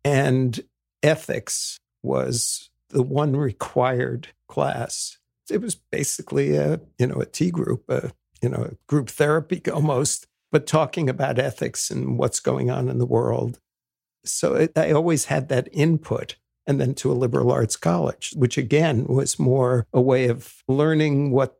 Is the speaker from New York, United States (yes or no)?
yes; New York City, New York, United States; Yeah, my folks didn't go to college either, but because we were growing up in New York City, and my dad was born in Liverpool